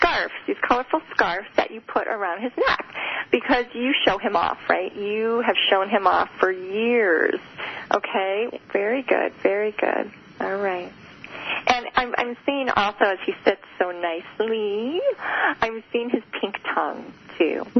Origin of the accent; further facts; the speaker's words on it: Wheaton, United States; It's so funny, because I'm from Wheaton.